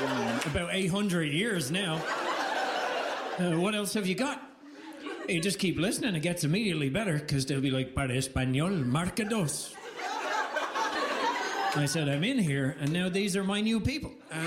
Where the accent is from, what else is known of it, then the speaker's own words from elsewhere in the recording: Dublin, Leinster, Ireland; now in United States; I am indeed from Dublin, Ireland, but I live in America now, so I identify as Latino.